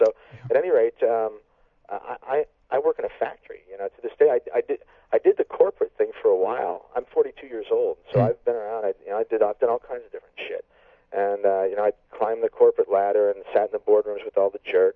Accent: Chicago, Illinois, United States; I grew up in Chicago, the Chicago area in Illinois. A son, the only son in a family of five, my mom, dad, two sisters, sort of middle class, white bread America, you know.

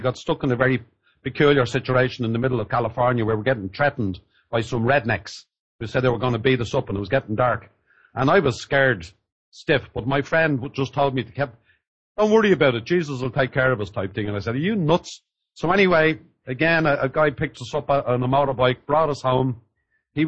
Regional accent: Ireland; accent: Irish; meeting lots of pretty American girls who thought my Irish accent was very sexy.

